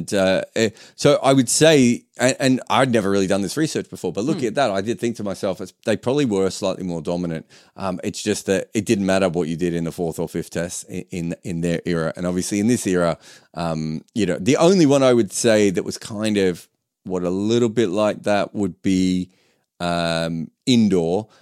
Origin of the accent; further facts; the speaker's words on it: Australia; as an Australian fan, it's a weird thing to be annoyed about anything in the 90s and 2000s